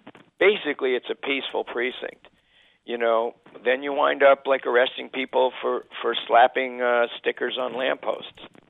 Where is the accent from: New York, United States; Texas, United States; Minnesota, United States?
New York, United States; Bronx; About growing up in the Bronx, because at that point I was at Stanford, and I'd never really been out of New York State before